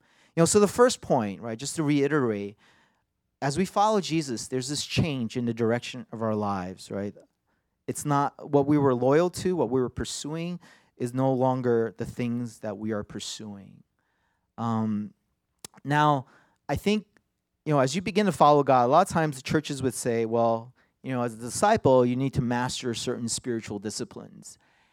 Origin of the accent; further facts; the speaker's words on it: New York, United States; Yeah, and I think being a New Yorker, I like, you know, I think you guys are using the NIV, right?